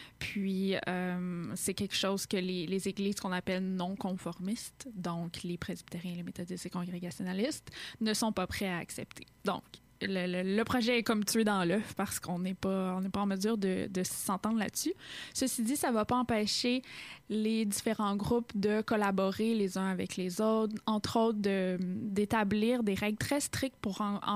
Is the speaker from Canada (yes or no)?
yes; Quebec, Canada; Je sais que c'est pas une connaissance qui fait partie de notre formation en histoire en tant que Québécois et Canadien.